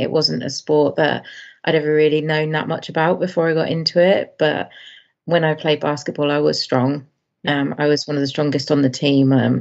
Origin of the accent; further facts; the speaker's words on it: United Kingdom; So as a Brit, to compete in London was fantastic, like once in a lifetime kind of experience.